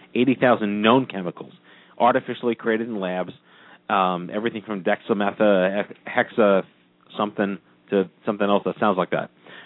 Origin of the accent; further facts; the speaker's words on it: New York, United States; which is very cool because I am a New Yorker and I vote and they care about me.